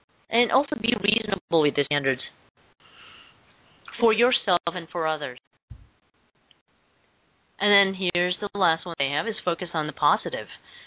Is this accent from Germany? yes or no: no; Philippines; English is a second language; Being Filipino, they're so punny. And if you know, in the Philippines, really there is no F sound in our language. So, you know, punny, funny.